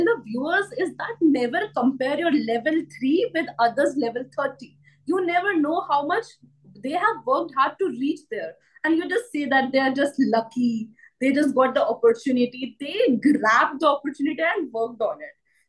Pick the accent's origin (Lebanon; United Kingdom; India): India; like in my hometown, we have do not have like any such big community. I do not come from a big town in India. I come from a very small town.